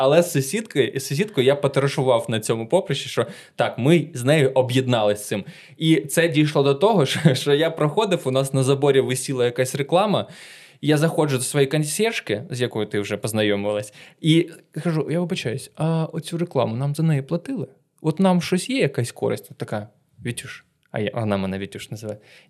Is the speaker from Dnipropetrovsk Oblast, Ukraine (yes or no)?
yes; Dnipro, Dnipropetrovsk Oblast, Ukraine; now in Kyiv, Ukraine; Я з Дніпра, жив на правому березі, в центрі.